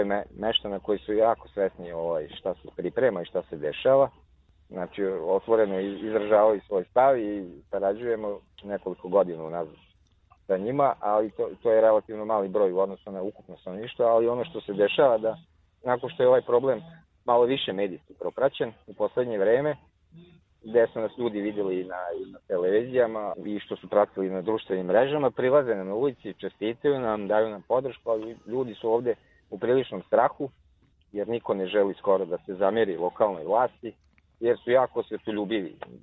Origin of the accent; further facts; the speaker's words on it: Petrovac na Mlavi, Southern and Eastern Serbia, Serbia; ja sam iz druge opštine, ja sam iz Petrovca na Mlavi